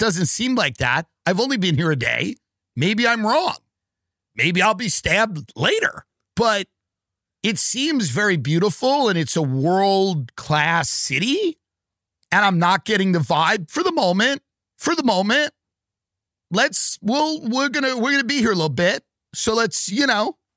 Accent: Long Island, New York, United States; And I always take a lot of pride in being from New York, even though I'm from Long Island, sort of a pig pen adjacent to New York.

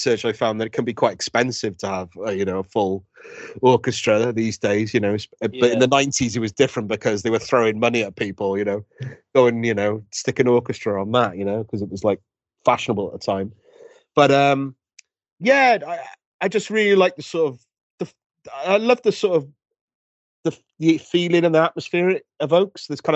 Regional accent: Wales, United Kingdom; I'm from Wales

